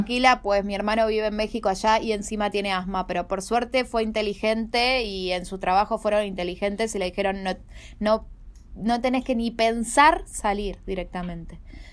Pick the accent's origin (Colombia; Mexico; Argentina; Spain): Argentina; lo cual nos sorprende bastante como argentinos porque siempre somos los que nos pegamos con un palo